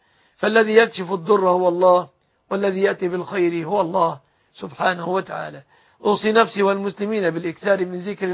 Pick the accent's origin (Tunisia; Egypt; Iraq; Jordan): Egypt; بلادنا مصر